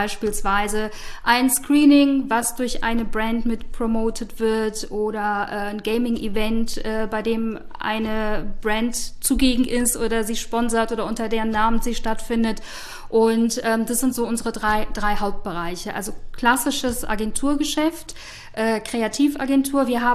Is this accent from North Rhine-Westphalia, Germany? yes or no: yes; North Rhine-Westphalia, Germany; bin ich trotzdem in der Nähe des Bökelbergs aufgewachsen, was damals noch mitten in der Stadt lag. Ja, bin dort aufgewachsen, war dort auf der Schule, habe mein Abi gemacht und bin dann direkt zum Studium nach Köln.